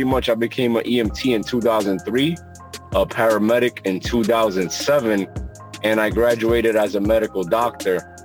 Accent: Bronx, New York, United States; And, you know, since I was born and raised in the Bronx, I appreciate it very much.

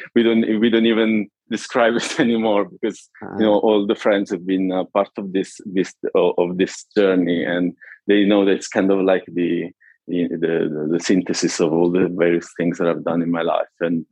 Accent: Naples, Campania, Italy; Basically, I'm Italian. I was born and bred in Naples, in southern Italy

